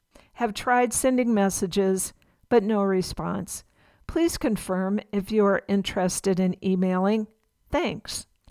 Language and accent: English; Los Angeles, California, United States; born there; my birth father, who was born in Utah, who was also 20 years old when I was born in 1953 in Los Angeles.